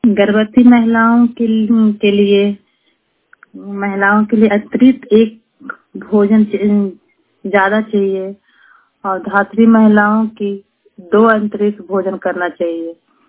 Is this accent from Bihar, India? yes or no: yes; Cheru, Bihar, India; मैं चेरू गांव की रहने वाली हूँ।